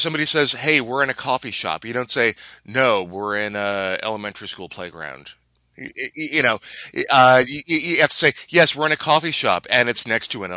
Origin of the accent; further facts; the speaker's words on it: Williamstown, Massachusetts, United States; like in the northwest corner in Williamstown, Massachusetts.